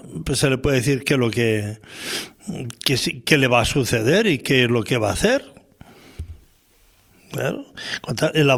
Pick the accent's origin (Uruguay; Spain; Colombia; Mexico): Spain